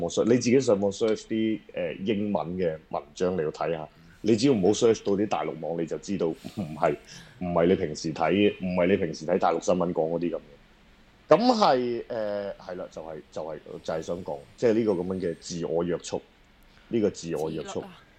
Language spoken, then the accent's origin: Cantonese; China; 你聽到我哋講嘢噶嘛？你知道我哋中國人嚟噶嘛？